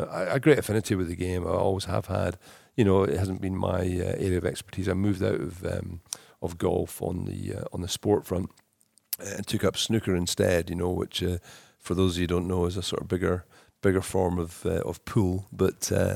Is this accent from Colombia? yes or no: no; Edinburgh, Scotland, United Kingdom; And so I was born in Edinburgh, I grew up in Edinburgh, and I played on all the public courses in Edinburgh.